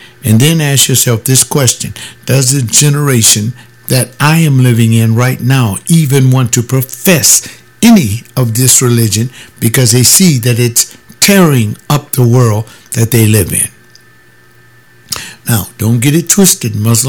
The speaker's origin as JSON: {"language": "English", "town": "Los Angeles", "region": "California", "country": "United States", "tie": "born or raised there", "said": "I grew up in Los Angeles when it wasn't storefronts, it was community churches."}